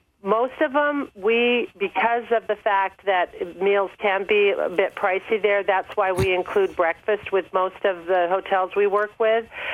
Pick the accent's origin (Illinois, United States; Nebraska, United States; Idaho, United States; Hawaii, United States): Hawaii, United States; I'm originally from Hawaii